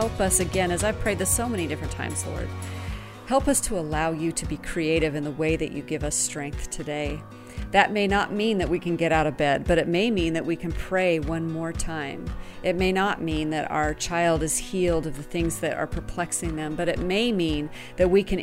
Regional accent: United States; at least in my case, since I'm an American, I'm a pull her up by her bootstraps kind of girl.

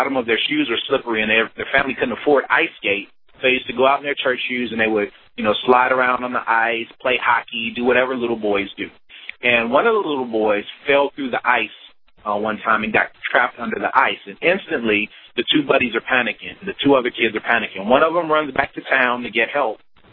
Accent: Chicago, Illinois, United States; Well, I'm from the Midwest. I'm from Chicago

